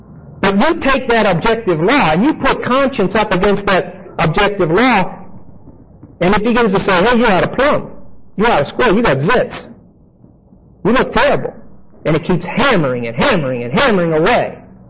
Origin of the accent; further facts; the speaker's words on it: Pittsburgh, Pennsylvania, United States; I've got all the blackheads and the big pores to prove I'm from Pittsburgh.